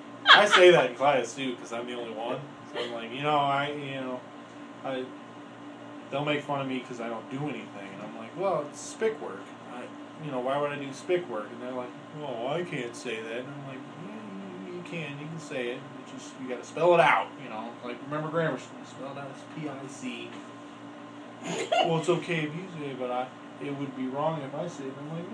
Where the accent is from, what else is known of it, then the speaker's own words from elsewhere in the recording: Guadalajara, Jalisco, Mexico; And I'm from Guadalajara, Jalisco.